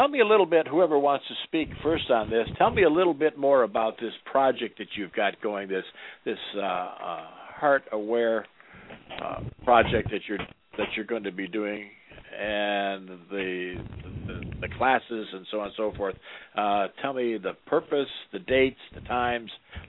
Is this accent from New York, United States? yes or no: no; Michigan, United States; I knew there was something I liked about you. I'm from Michigan as well.